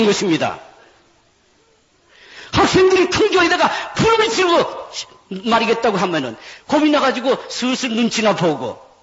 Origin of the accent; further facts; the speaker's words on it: South Korea; also born or lived in Japan; 저는 한국에서 태어났기 때문에 일본에서 태어나서 한국에 왔습니다만은 한국의 교회가 부흥하는 것을 보고 자랐기 때문에